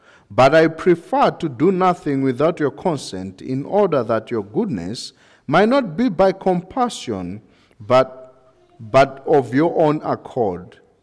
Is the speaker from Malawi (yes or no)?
yes; Malawi; we are from Malawi, the southern part of Africa